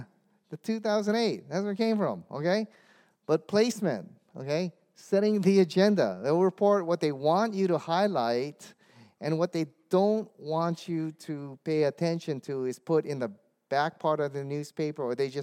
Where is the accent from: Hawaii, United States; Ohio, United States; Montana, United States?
Hawaii, United States; also born or lived in Dallas; It's because I lived in Dallas, and everybody was calling me for a radio interview because they knew I was from Hawaii.